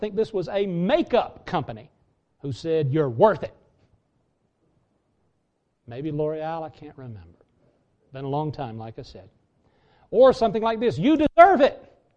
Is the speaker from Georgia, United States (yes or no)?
yes; Georgia, United States; growing up in Franklin County, Georgia, and later tooling around Athens as a student at the University of Georgia